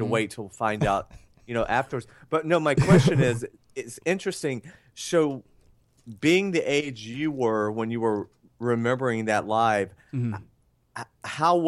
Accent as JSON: {"language": "English", "town": "Atlanta", "region": "Georgia", "country": "United States", "said": "Because I'm from... Atlanta."}